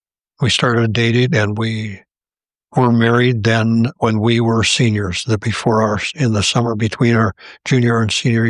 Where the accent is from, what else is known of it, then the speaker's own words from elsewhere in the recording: Valley City, North Dakota, United States; We grew up in Valley City, and my dad had been in Fingal. He grew up in Fingal, which is east and south of Valley City, 20 miles. My mom grew up in Rogers, which is north and west of Valley City.